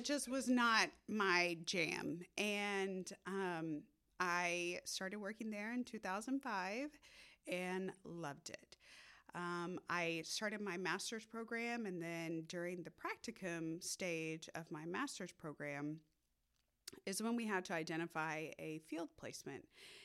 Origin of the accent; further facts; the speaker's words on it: Oklahoma, United States; now in Dallas, United States; Yeah, so I'm actually an Oklahoma girl, born and raised. I graduated from the University of Oklahoma, and then once I finished with my bachelor's degree, I moved down here to Dallas